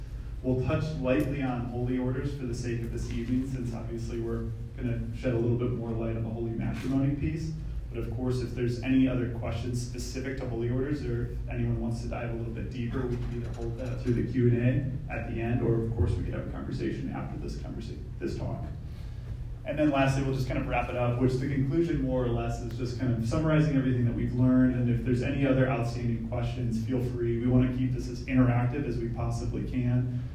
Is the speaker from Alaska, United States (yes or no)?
no; Chicago, Illinois, United States; now in Atlanta, United States; So I'm originally from Chicagoland area, so just to give you a little bit of an introduction about myself. So I grew up in Chicago, was a cradle Catholic, fourth generation Highland Park, North Suburbs.